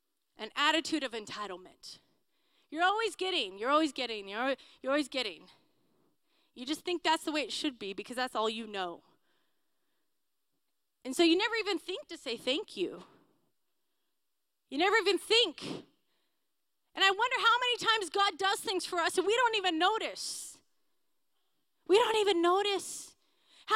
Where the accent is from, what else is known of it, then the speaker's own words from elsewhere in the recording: San Bernardino, California, United States; You see, but I'm from San Bernardino.